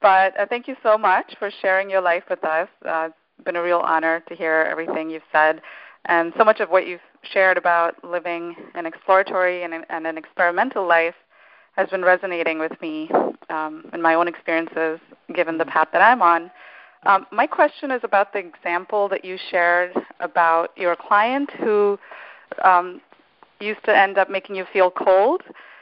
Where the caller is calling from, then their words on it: New Jersey, United States; Hi. Hi, Jan. … I'm calling from New Jersey.